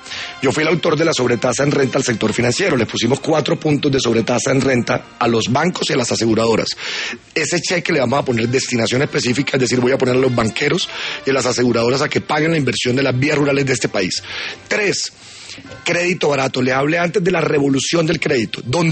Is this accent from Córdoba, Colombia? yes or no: yes; Córdoba, Colombia; Córdoba es un departamento maravilloso que sabe...